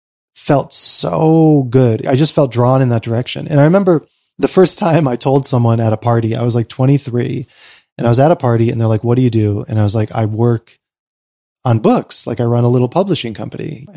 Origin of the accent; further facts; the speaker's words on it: United States; moved away; Like the social safety net is so high here relative to what I experienced growing up in America.